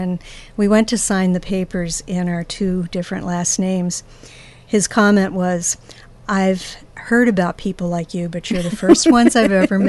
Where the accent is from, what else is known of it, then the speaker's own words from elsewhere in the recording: New Jersey, United States; I'm from New Jersey.